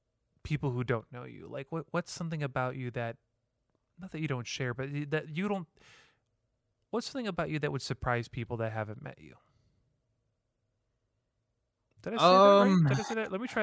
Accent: Great Lakes, United States; its early days were very much where I'm from, the Lake States, the East Coast. Well, I'm not from the East Coast, you know what I mean?

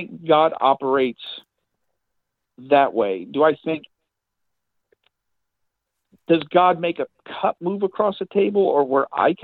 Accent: Ohio, United States; I grew up in Northern Ohio. I grew up in the shadow of Cedar Point.

